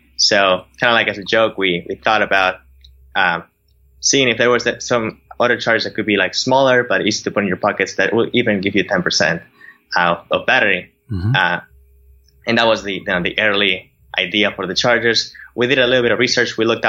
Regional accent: Bolivia; English is a second language; moved away as an adult; now in United States; I was born and raised in Bolivia. Mm-hmm. I came to the US 4 years ago, to UCLA.

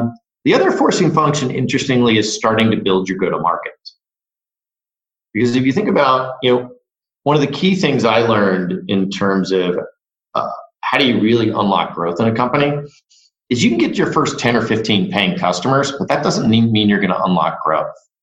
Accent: Midwest, United States; now in California, United States; I grew up in the Midwest.

